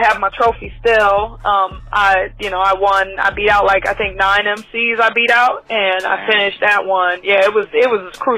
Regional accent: Orange, New Jersey, United States; I'm from Orange, New Jersey. Shout out to Essex County, because I always say I'm from the county because I've lived pretty much everywhere in Essex County. So I'm from New Jersey

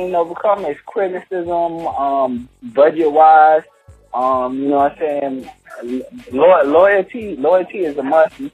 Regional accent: Miami, Florida, United States; I'm from Miami, Florida. I'm repping on what part? Cary City, Liberty City, and Opa-locka.

